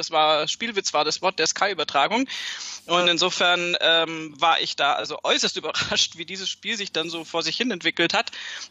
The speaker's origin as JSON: {"language": "German", "region": "Baden-Württemberg", "country": "Germany", "said": "ich komme aus Baden-Württemberg vom schönen Bodensee"}